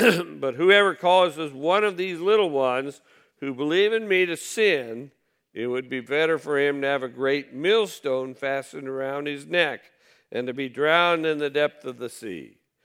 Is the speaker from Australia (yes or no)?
no; Decatur, United States; I grew up here in Decatur, but I moved away for 30 years. I came back because I missed the smell.